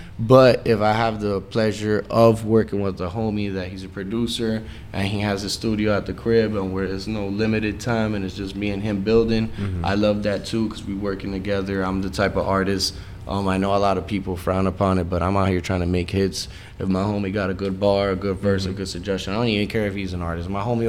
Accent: Kendall, Florida, United States; I'm from Kendall.

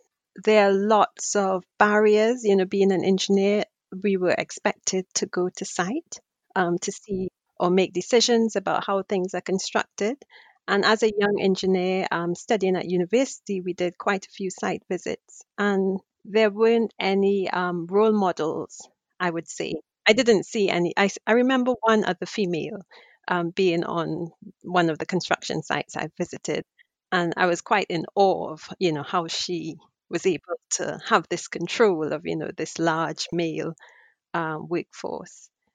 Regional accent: Trinidad & Tobago; now in United Kingdom; of growing up in Trinidad, where I was not the minority. So when I came here to the UK, I didn't have much issues with my confidence

